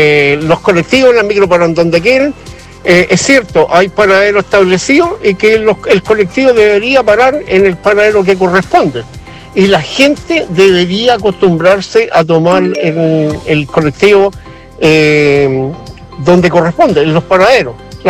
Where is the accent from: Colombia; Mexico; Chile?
Chile; Santiago, Santiago Metropolitan Region; now in Los Ángeles, Chile; Yo soy de Santiago, trabajo aquí en Los Ángeles ya. Hace muchos años que llegué aquí